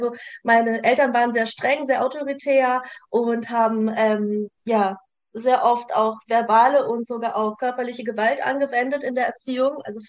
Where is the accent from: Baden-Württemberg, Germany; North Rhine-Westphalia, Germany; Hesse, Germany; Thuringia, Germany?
Baden-Württemberg, Germany; Gottenheim; also born or lived in Ukraine / Russia; ich bin 37 Jahre alt. Und ich komme aus dem Örtchen Gottenheim bei Freiburg im schönen Südbaden in Deutschland. Ursprünglich gebürtig komme ich allerdings aus Russland, beziehungsweise bin in der Ukraine geboren, bin mit 6 Jahren nach Deutschland ausgewandert.